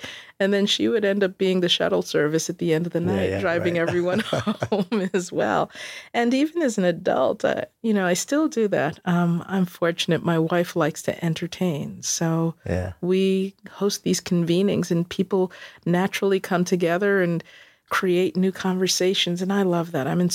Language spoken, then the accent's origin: English; Queens, New York, United States; And I've always said what was neat about growing up in Queens was that there's a real sense of people being people.